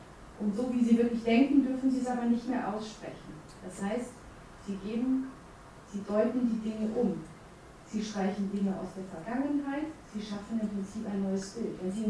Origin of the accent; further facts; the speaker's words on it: Romania; Ich komme selber aus Rumänien.